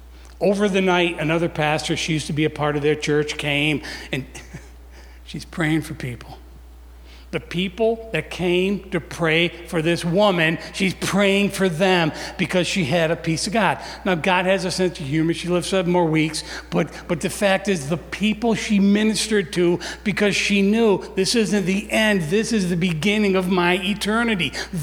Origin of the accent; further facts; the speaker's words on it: Morrisville, New York, United States; We're from Morrisville, New York. About 5 miles away is a place called Nelson